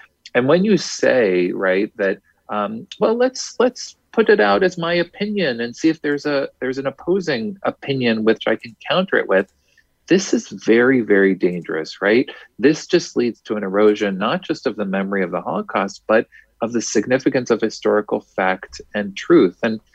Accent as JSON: {"language": "English", "town": "Houston", "region": "Texas", "country": "United States", "tie": "born or raised there", "said": "I actually grew up in Texas, right? I grew up in Houston."}